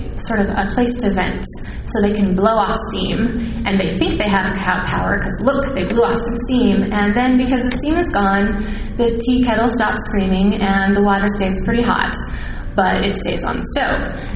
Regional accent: West Coast, United States; Also, I talk way too fast because I'm from the West Coast.

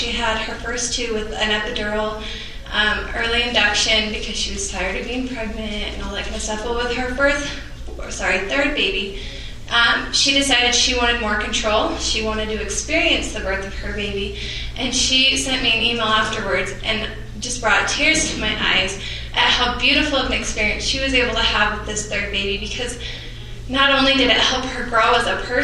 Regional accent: California, United States; like I said, I was raised in Northern California.

